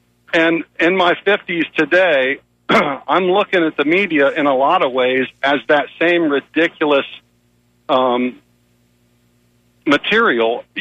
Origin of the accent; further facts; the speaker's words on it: United States; his message is, to me, a lot closer to what I, as an American, somebody that defended our country